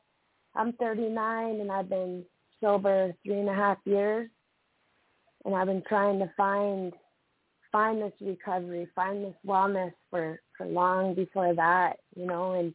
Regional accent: Great Falls, Montana, United States; I laugh because anybody that knows Great Falls, Montana, you know, I grew up on Fox Farm, and that's kind of known as, like, the rich area in town.

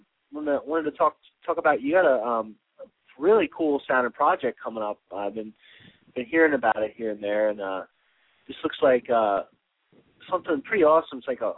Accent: New Jersey, United States; also born or lived in New York City; Because I'm from Jersey. I'm from New York City. A lot of time in Philly and shit.

